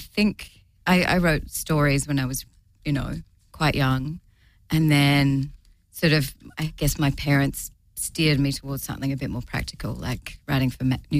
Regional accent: Perth, Western Australia, Australia; moved away as an adult; also born or lived in Sydney; now in United States; I initially left Perth. I'm from Perth on the west coast of Australia. And I initially left Perth and moved to Sydney

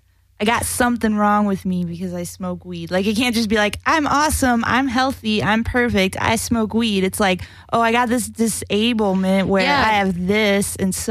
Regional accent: Iowa, United States; I'm from Iowa, where it's like super against the law.

